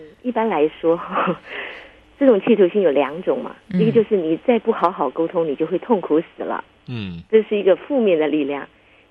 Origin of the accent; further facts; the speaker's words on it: China; 我们中国人真的不习惯把事情说得清楚，说得明白